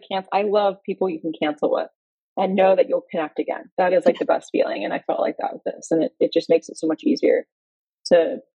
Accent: Florida, United States; moved away; if I had never left Florida, like where I grew up in Florida.

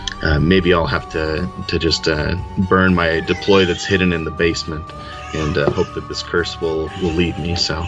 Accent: Spokane, Washington, United States; I'm from Spokane, Washington

